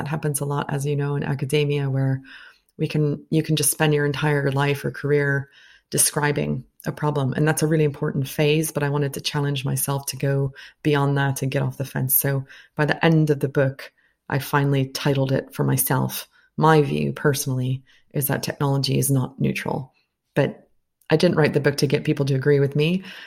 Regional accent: United States; because I'm from the United States and Vietnam was an important conflict in my country's history.

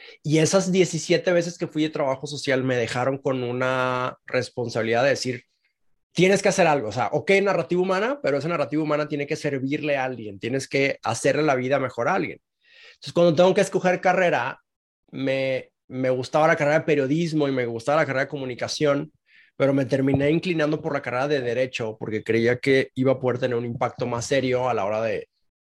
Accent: Mexico; Soy un mexicano, tiene 37 años, estoy casado, tengo dos hijos, vivo en la Ciudad de México, me voy a estudiar una maestría a Filadelfia ahora en verano.

